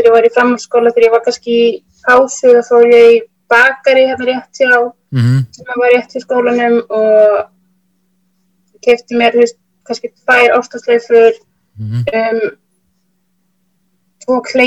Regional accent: Reykjavík, Capital Region, Iceland; Já, 31 árs, ólst upp í Breiðholti.

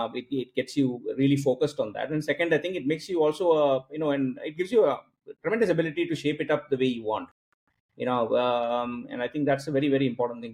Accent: Mumbai, Maharashtra, India; I grew up in Mumbai. You know, so South Indian family, grew up in Jembur, which is, I think, one of the big epicenters of South Indians in Bombay. Went to school there, small little school there

